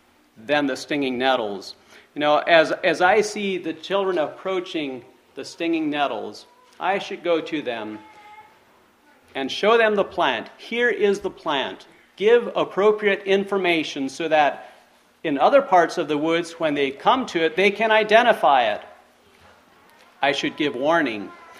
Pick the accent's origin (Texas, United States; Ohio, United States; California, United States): Ohio, United States; I grew up in Ohio, and I frequently enjoyed taking walks out into the woods to observe nature, especially bird watching.